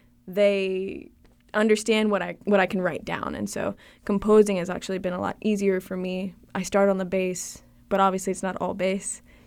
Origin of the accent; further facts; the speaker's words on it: Savannah, Georgia, United States; I'm from Savannah, and so I love it.